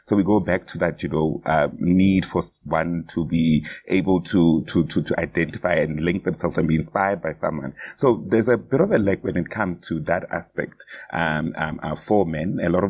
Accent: South Africa; as a South African man myself who identifies as, you know, LGBT

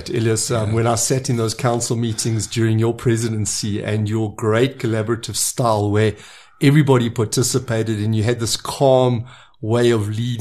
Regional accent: Johannesburg, Gauteng, South Africa; also born or lived in Eastern Cape; And I was born in the Eastern Cape, I went to school in Johannesburg, and then I went and did a degree in civil engineering.

